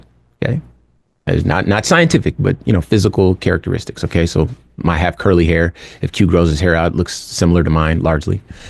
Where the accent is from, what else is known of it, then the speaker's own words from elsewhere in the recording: Compton, California, United States; born there; That is who I am, right? I was born in Compton, California in 1982, okay?